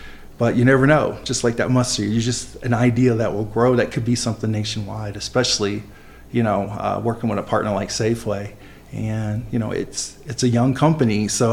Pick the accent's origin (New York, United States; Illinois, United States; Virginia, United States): Virginia, United States; Virginia Beach; I think it's important to me because it's the way I grew up in Virginia Beach, because we grew up middle class.